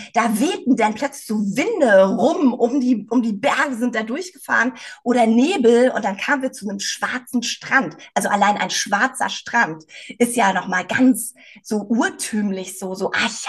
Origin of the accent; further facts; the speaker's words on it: Northern Germany, Germany; Ich komme ja eigentlich aus Norddeutschland, von der Ostsee. Also ich bin auch wirklich ein Strandgirl, ein Beachgirl, ein nordisches Beachgirl.